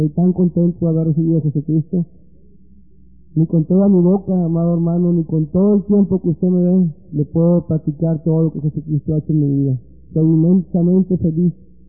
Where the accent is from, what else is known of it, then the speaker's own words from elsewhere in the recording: Ciudad Miguel Alemán, Tamaulipas, Mexico; soy abogado, soy originario de Ciudad Miguel Alemán, Tamaulipas, México, y administro una empresa de radio en México, en Tamaulipas, México, Miguel Alemán, Tamaulipas, México.